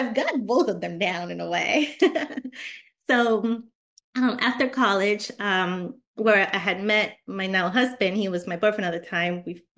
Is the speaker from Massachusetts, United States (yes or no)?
yes; Lowell, Massachusetts, United States; I grew up in Lowell, Massachusetts, which isn't necessarily the best city to grow up in, but it's not the worst either, you know, depending on what lists you're looking at.